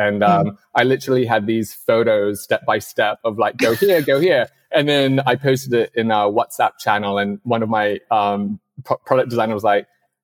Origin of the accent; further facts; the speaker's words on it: Hong Kong; moved away as an adult; I was brought up in Hong Kong, did my GCSEs and A-levels, and I wanted to try a different system.